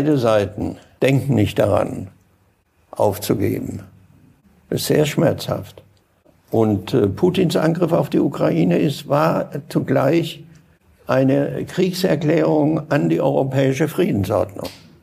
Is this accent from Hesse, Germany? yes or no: no; Baden-Württemberg, Germany; Ich bin in Baden-Württemberg geboren und aufgewachsen im Südwesten. Seitdem ich mich erinnern kann, waren da amerikanische Soldaten.